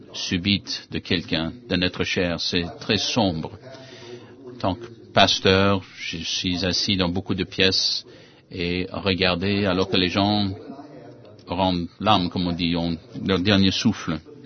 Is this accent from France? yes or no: no; Arkansas, United States; Et moi, j'ai dit non, c'est faux, je suis de l'Arkansas et je vais arriver au mur si je continue à marcher.